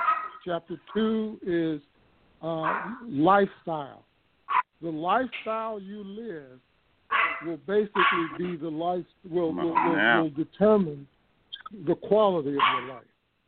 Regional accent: Chicago, Illinois, United States; I grew up in Chicago with the Chicago Defender, which some people might be aware of, which was a daily black newspaper in Chicago.

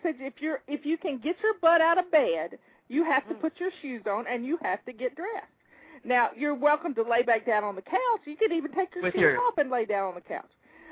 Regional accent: Tennessee, United States; Yes. I grew up in Tennessee.

